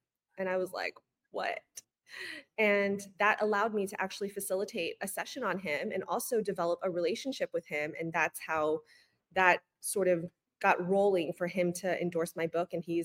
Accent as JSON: {"language": "English", "region": "New York", "country": "United States", "said": "And typically as a New Yorker and somebody who's used to going above and beyond and just forcing myself to the grind and the effort"}